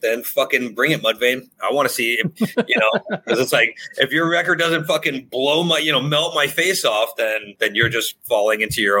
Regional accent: New York, United States; also born or lived in New Jersey; I grew up obviously in New York and New Jersey. So I've seen snow since I was, you know, a little kid.

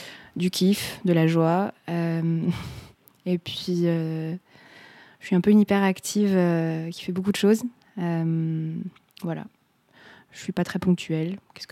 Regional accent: Brittany, France; now in Nantes, France; j'ai 30 ans. Je suis bretonne du sud Finistère, j'habite à Nantes.

